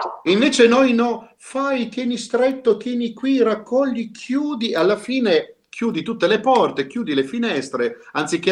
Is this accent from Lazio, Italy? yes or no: no; Aosta Valley, Italy; perché per me da valdostano la mia seconda lingua è il francese